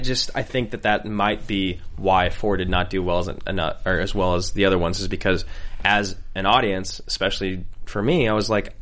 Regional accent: Northwest, United States; people from the Midwest, people from where I grew up in the Northwest, like, you don't know what it's like there.

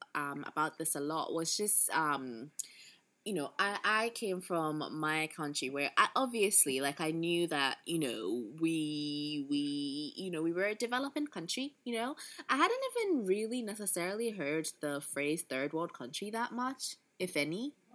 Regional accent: Ghana; this guy, I told him I was from Ghana.

